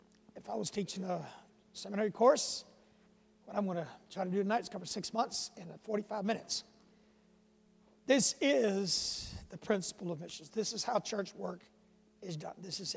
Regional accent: Texas, United States; now in Peru; But I come from Texas and then way south of Texas. I've been in Peru since 1958, and that's a long time.

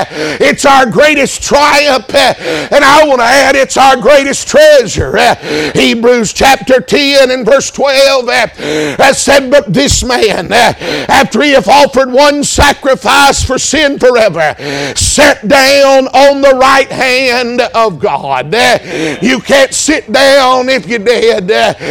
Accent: the South, United States; I grew up down there in the South, they used to have a little expression, always enjoyed.

